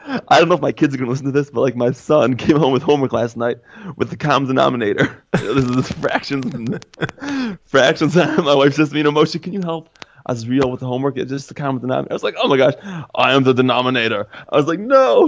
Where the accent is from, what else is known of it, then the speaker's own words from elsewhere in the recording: Detroit, Michigan, United States; So I'll tell you, I'm 32 years old, and I grew up in Detroit, Michigan, in the USA.